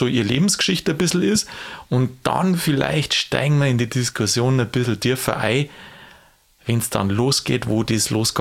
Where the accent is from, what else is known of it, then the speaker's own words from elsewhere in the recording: Bavaria, Germany; Und das Gleiche ist tatsächlich bei uns in Bayern passiert.